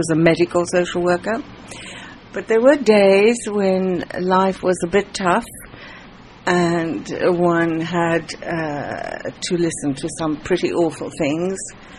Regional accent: South Africa; Being South African, colour has been incredibly important to me.

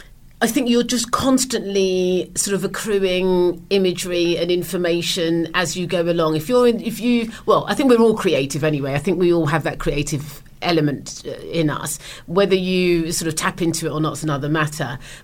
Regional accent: London, United Kingdom; I'm a Londoner, the club scene was a big deal for me.

